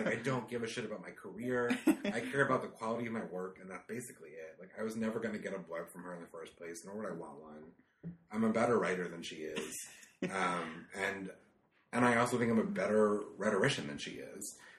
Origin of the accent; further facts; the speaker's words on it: New Jersey, United States; I'm from New Jersey. I grew up in a trailer park.